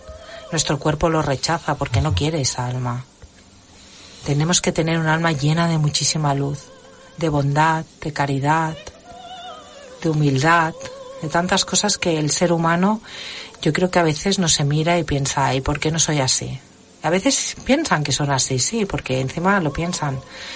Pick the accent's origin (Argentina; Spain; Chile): Spain; O a veces cuando digo soy española